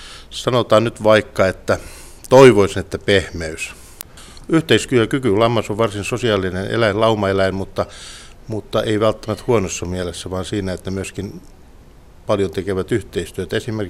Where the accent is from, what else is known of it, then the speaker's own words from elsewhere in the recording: Yläne, Southwest Finland, Finland; Olen syntynyt Yläneellä ja asun edelleenkin siellä Turusta noin 60 kilometriä pohjoiseen. Avointa maaseutua, rauhallinen pieni kylä.